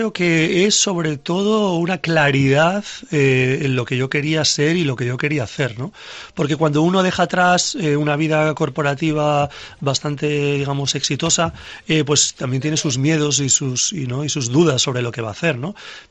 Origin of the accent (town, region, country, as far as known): San Sebastián, Basque Country, Spain; born or raised there; moved away; also born or lived in London / New York